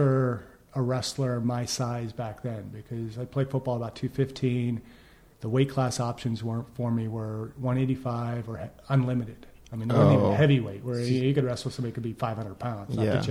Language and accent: English; Pittsburgh, Pennsylvania, United States; also born or lived in Youngstown, Ohio; Pretty much from birth. I was born in Youngstown, Ohio, but we spent, I think, 3 months there and moved to Pittsburgh. So essentially, you know, I'm raised in Pittsburgh.